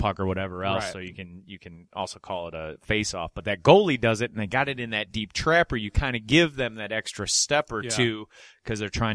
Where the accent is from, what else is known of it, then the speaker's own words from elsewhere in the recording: Detroit, Michigan, United States; I thought we met, we're from Detroit, yada, yada, yada.